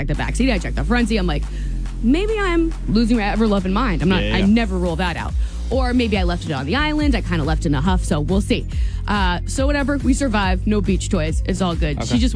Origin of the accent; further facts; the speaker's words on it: Hampton, New Hampshire, United States; I'm from Hampton and I can't beat John.